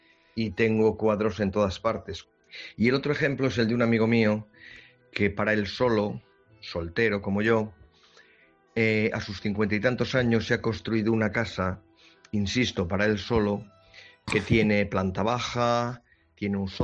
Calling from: Vigo, Galicia, Spain

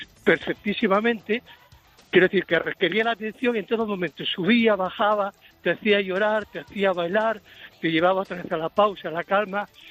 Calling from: Asturias, Spain; de Asturias

